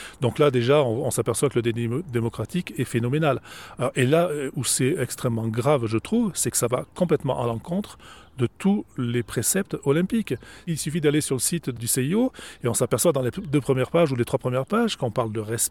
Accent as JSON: {"language": "French", "town": "Briançon", "region": "Provence-Alpes-Côte d'Azur", "country": "France", "tie": "born or raised there", "said": "je suis briançonnais d'origine et je suis né à Briançon et j'y vis."}